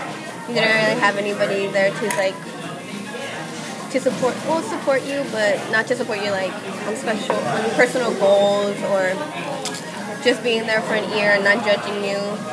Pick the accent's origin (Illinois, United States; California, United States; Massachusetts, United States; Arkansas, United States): California, United States; Inglewood; I'm originally from Inglewood, but I went to high school in Lawndale, which is two totally different environments.